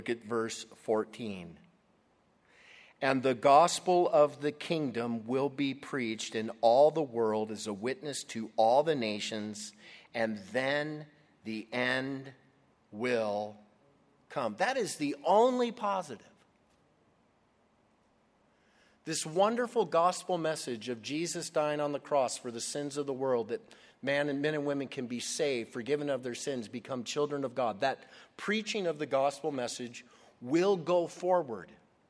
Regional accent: Albuquerque, New Mexico, United States; I'll never forget the story I heard a couple years ago in my hometown in Albuquerque

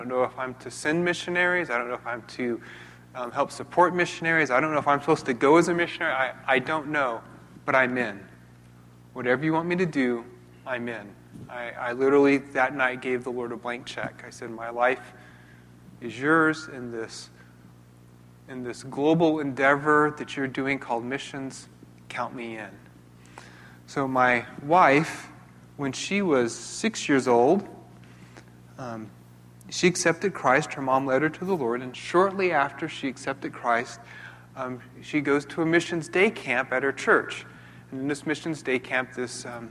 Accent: Belen, New Mexico, United States; So I grew up in Belen, New Mexico.

